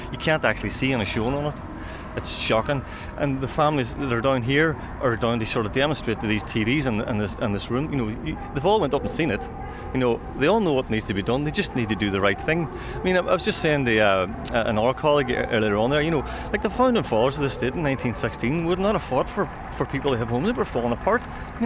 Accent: Derry, Northern Ireland, United Kingdom; also born or lived in Galway, Ireland; now in Donegal, Ireland; we would have friends and neighbours because we're not from Donegal, I'm from Derry and my partner's from Galway. We had moved up from Galway to start a new life because I got a lecturing job up at the university

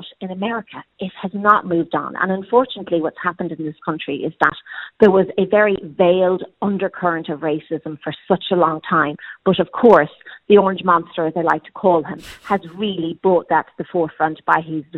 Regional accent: Clontarf, Leinster, Ireland; moved away; I'm originally from Clontarf. I've been living over here 25 years and, you know, married my husband in 2003.

